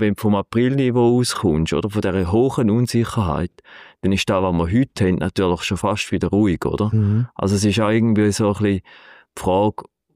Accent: Switzerland; Aber mich als Schweizer Anleger interessiert, oder als Schweizer, wenn ich da daheim bin

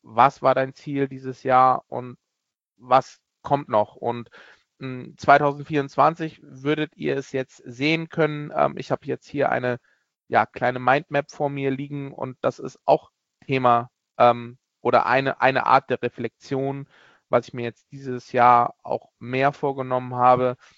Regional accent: Düsseldorf, North Rhine-Westphalia, Germany; born there; now in Hamburg, Germany; 44 Jahre alt, gebürtig aus Düsseldorf, Karst, wo ich bis vor ein paar Tagen auch noch war. Jetzt wieder zurück, heute gefahren nach Hamburg, lebe seit 17 Jahren in Hamburg.

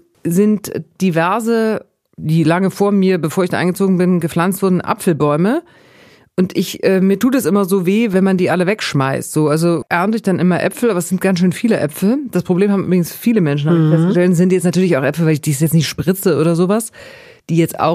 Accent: Bavaria, Germany; Ich komme ja aus Bayern mit sehr viel Wurst und Brot und Käse und so.

